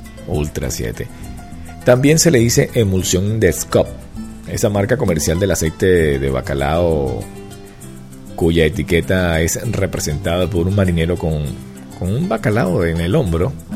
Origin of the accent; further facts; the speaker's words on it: Venezuela; Te voy a hablar como venezolano